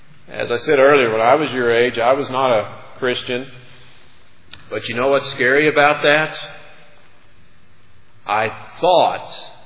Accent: Oklahoma, United States; Well, listen, I'm originally from Oklahoma, a little tiny town in farm country, Oklahoma.

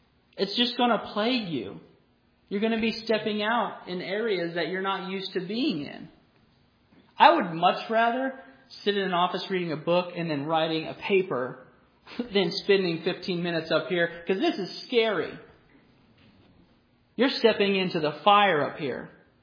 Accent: Oklahoma, United States; also born or lived in Missouri; now in Alaska, United States; We're from Oklahoma and Missouri. We get 2 inches, maybe, and it's gone like the next day. So we know nothing of driving in the snow.

